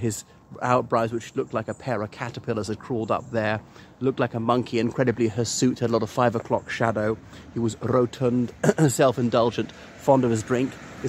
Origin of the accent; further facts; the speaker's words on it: Ireland; from Ireland.